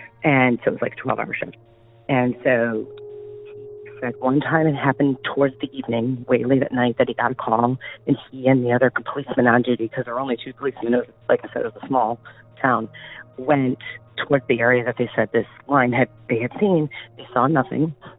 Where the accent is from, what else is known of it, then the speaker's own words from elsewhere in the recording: Ohio, United States; I grew up in Ohio, and this is for your hometown legends.